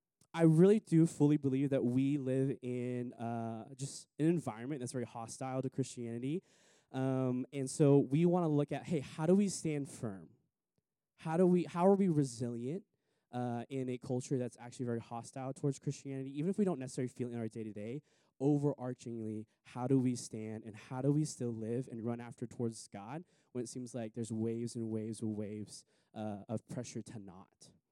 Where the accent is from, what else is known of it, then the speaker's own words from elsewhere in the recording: Hawaii, United States; I'm from Hawaii.